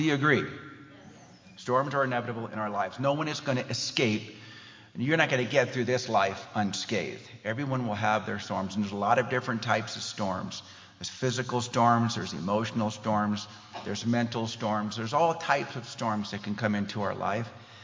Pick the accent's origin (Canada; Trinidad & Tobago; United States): United States; California; I grew up in California in my younger years